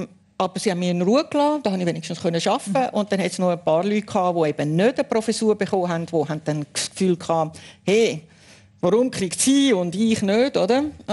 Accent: Switzerland; dann bin ich halt Schweizerin.

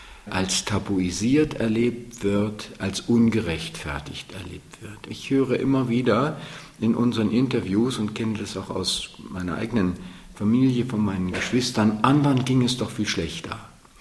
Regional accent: Szczecin, West Pomeranian Voivodeship, Poland; born there; Ich bin 1943 in Stettin geboren. In der Zeit der wichtigsten Bombardierungen auf die Werftstadt Stettin.

